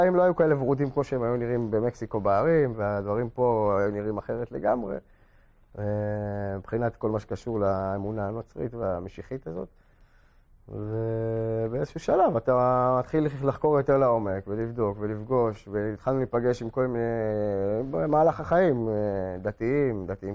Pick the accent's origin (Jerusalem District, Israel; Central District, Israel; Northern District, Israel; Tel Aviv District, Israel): Central District, Israel; Rehovot; רחובות. הורים היו, אבא היה מסורתי. נפטר כשאני הייתי יחסית צעיר, בגיל 18. ואני אף פעם לא היה לי חיבור לדת.